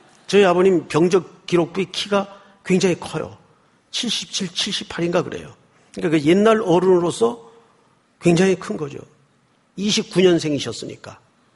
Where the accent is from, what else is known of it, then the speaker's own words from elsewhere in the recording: Daegu, South Korea; 제가 이제 어린 시절을 대구에서 자랐는데, 전 이제 동인동이라는 동네가 있어요. 대구에 가면.